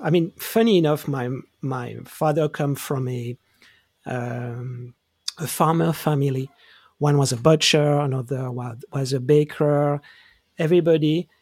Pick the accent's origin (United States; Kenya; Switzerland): Switzerland; Geneva; So I grew up in Switzerland. I grew up in Geneva. And for the story, I was the single, the only child, and my both parents were working.